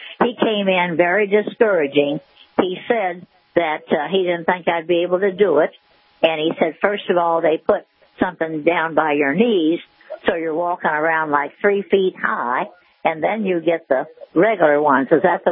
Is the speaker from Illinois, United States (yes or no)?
yes; Illinois, United States; See, I'm from Illinois. In Illinois, it's about $3,000 a month.